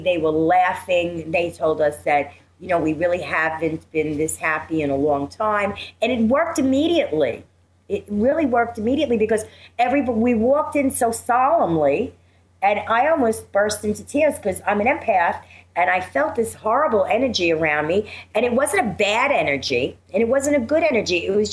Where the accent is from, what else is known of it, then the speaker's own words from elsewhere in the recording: United States; And being American Indian, we believe that when we come into, when we come back from going places, we always pick up our smudge bowl and smudge ourselves.